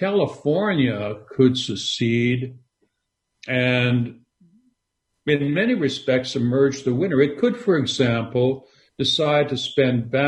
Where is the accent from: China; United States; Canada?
Canada; I grew up in Canada, as I say, which is a country which invented anti-Americanism, right?